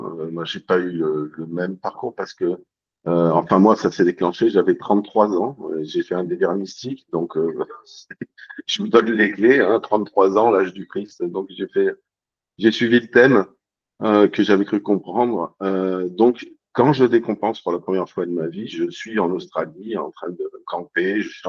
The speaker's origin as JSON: {"language": "French", "town": "Bordeaux", "region": "Nouvelle-Aquitaine", "country": "France", "tie": "born or raised there", "also_born_or_lived": "Paris", "said": "Je suis né à Paris, j'ai vécu les 10 premières années de ma vie sur Paris, les 10 années suivantes sur Bordeaux, où j'habite toujours, donc scolarité, études, tout ça à Bordeaux"}